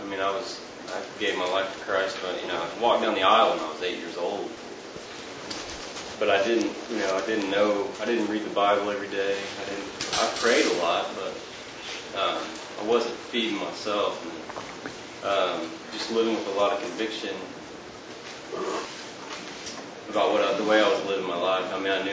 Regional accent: Oklahoma City, Oklahoma, United States; Oklahoma City.

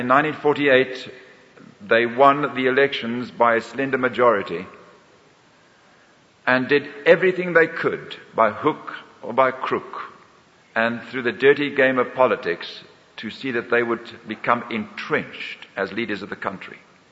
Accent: South Africa; I'm an Afrikaner. I don't have English blood in me at all. And I am amused when people say they like my English accent.

